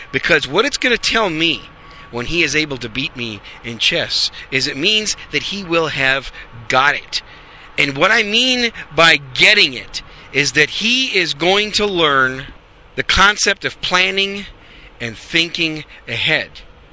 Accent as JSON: {"language": "English", "region": "Wisconsin", "country": "United States", "said": "And you know, I'm from Wisconsin, and so during some of the cold winter days up there, during some of those dark days of winter, there's not a whole lot to do."}